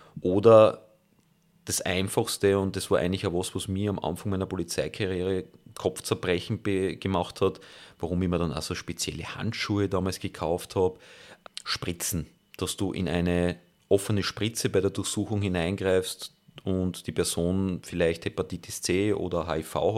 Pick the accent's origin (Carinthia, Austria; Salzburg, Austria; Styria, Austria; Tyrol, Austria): Styria, Austria; Graz; bin ich ja auch vom Land in die Stadt gekommen. Also ich bin aus Graz gekommen